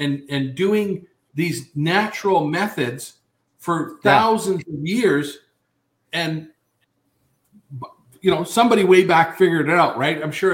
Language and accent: English; Thunder Bay, Ontario, Canada; I grew up in Thunder Bay